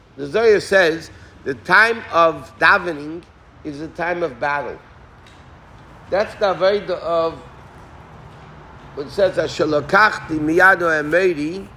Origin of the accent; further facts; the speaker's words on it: United States; born there; I was born in America.